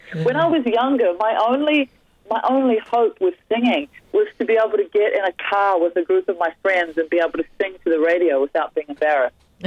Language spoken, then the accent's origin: English; New Zealand; one of the top violin teachers in the city I grew up in New Zealand